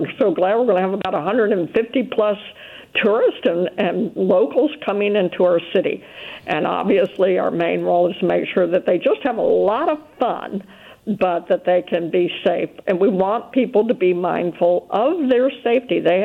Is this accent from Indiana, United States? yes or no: no; Memphis, Tennessee, United States; now in New Orleans, United States; Though I was raised in the South in Memphis, it's not the same as the culture of New Orleans.